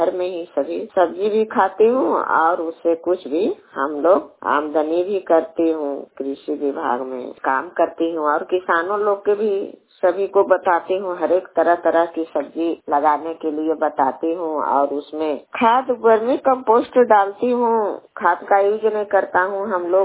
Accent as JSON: {"language": "Hindi", "town": "Gutram", "region": "Bihar", "country": "India", "said": "मेरा घर गुतराम है, मेरा पंचायत ननौरा पड़ता है, प्रखंड नारदीगंज के निवासी हूँ, नारदीगंज प्रखंड पड़ता है, जिला नवादा पड़ता है।"}